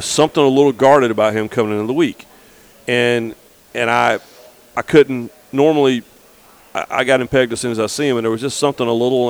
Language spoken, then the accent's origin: English; the Carolinas, United States; I grew up in the Carolinas.